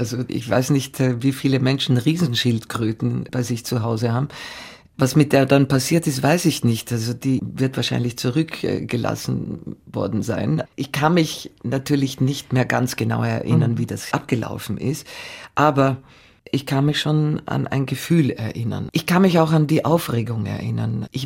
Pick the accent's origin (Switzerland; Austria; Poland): Austria; also born or lived in Athens, Greece; Österreich, in der Schule, war nur beim Verlesen der Zeugnisse der besondere Moment